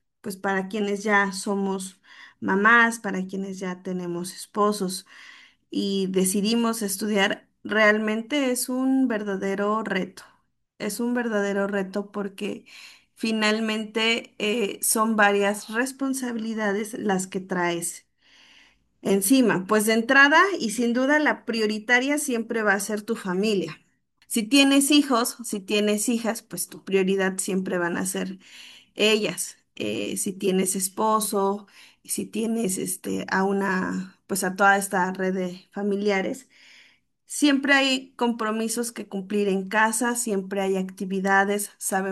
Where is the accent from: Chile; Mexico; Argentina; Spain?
Mexico; San Miguel Tzinacapan, Puebla; soy originaria de San Miguel Zinacapan y actualmente estoy realizando una maestría en ciencias en desarrollo sustentable de regiones indígenas en el Colegio de Posgraduados en la ciudad de Puebla.